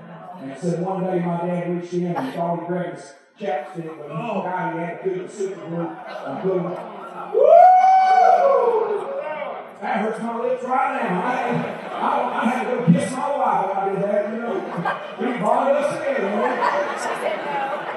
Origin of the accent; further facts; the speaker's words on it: Alabama, United States; I mean, I'm from Alabama, so we get some kind of shot.